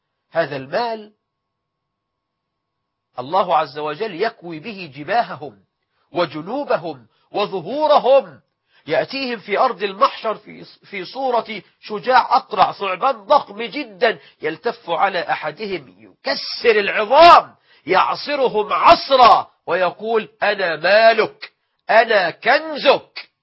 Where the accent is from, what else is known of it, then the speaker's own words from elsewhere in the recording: Egypt; الناس عندنا في مصر لما يتعاملوا مع واحد بخيل يقولوا له